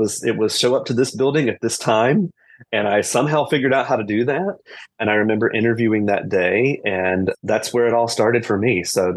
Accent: South Carolina, United States; I'll just say this. I grew up in South Carolina, so it was quasi convenient, I guess, for my family to drive down to Orlando.

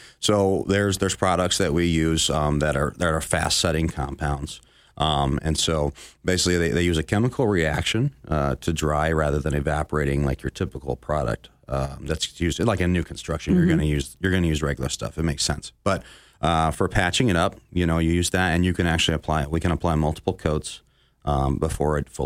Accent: Onsted, Michigan, United States; also born or lived in Monroe; I was born in Monroe. And then we moved to Onsted, if you know where that is.

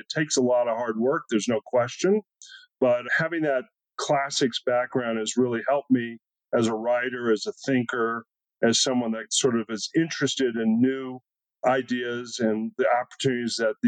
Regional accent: Texas, United States; So that's really sort of the culture I grew up in as a Texan.

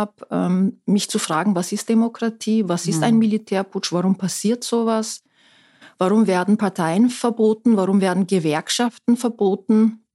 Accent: Istanbul, Turkey; moved away as an adult; also born or lived in Ankara; now in Innsbruck, Austria; Also wir zwei Kinder sind in Ankara auf die Welt gekommen. Aufgewachsen bin ich allerdings in Istanbul, wohin wir dann gezogen sind. Und mit 19 bin ich dann nach Österreich gekommen, allerdings nicht nach Wien, sondern nach Tirol, nach Innsbruck.

